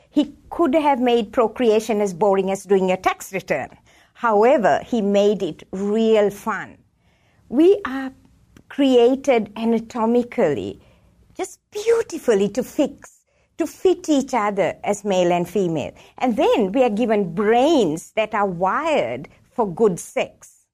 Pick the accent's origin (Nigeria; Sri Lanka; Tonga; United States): Sri Lanka; moved away as an adult; Okay, well, I grew up in Sri Lanka and studied medicine there and then joined the medical faculty as a lecturer.